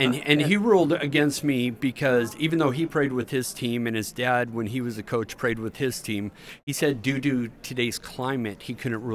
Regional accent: United States; But as an American, I was outraged.

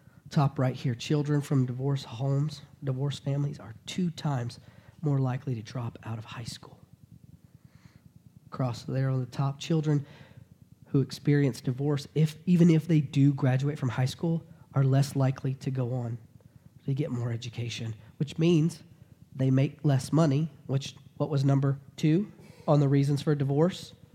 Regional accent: the South, United States; I grew up in the South where men were supposed to act one way.

